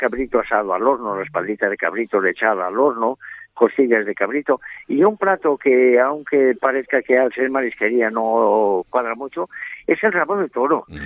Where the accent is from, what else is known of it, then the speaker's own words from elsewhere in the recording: Galicia, Spain; Mire, en Galicia, yo soy gallego, y en Galicia siempre se decía una cosa